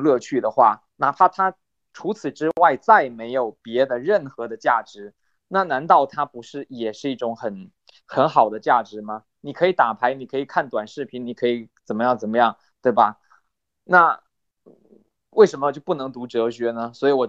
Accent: China; 我想这个我们中国人就特别的能理解，对吧？

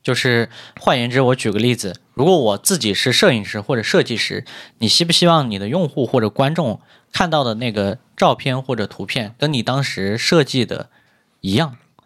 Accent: Northwest China, China; 在我老家，就西北的一个工业城市。

